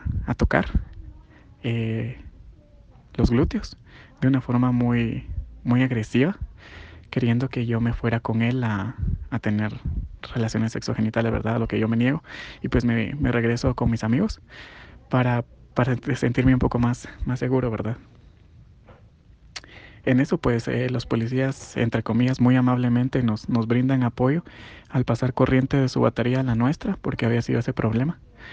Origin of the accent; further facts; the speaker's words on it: Huehuetenango, Guatemala; tengo 27 años y soy queer de Huehuetenango. Soy parte de la región noroccidente